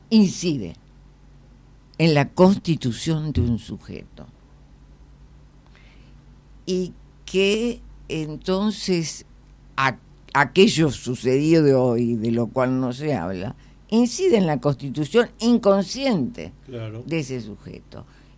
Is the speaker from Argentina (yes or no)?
yes; Argentina